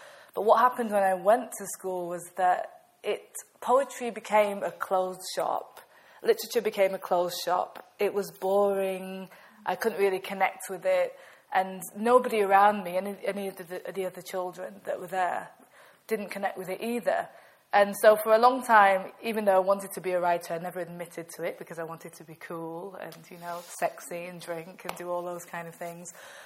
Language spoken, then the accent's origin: English; Chorley, North West England, United Kingdom; Nigerian, Jamaican, Northern, from Lancashire. And I was brought up in the Northwest in a place called Chorley with my little brother to a single mum.